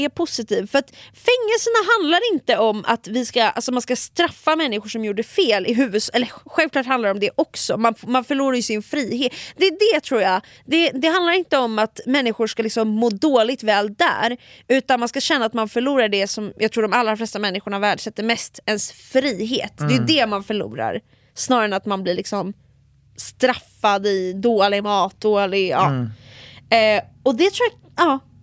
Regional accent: Finland; Alltså det här undrar jag också som en finsk person.

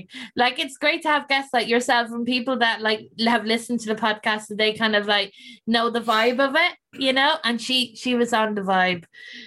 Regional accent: Ireland; because I'm Irish and friends Scottish and we do a lot of our stuff is like local references

